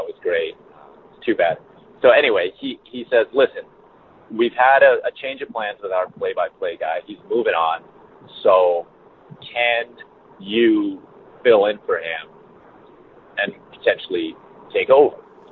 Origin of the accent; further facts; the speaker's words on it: Alberta, Canada; also born or lived in Vancouver; I'm a Western kid. So I grew up in Alberta and I lived in Vancouver. So I wasn't used to the humidity